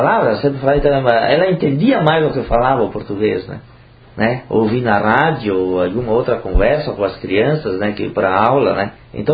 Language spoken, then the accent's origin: Portuguese; Rio Grande do Sul, Brazil; Da origem italiana aqui, né? É chamado de gringo, né? E a nível de Brasil, nós somos conhecidos como gaúchos.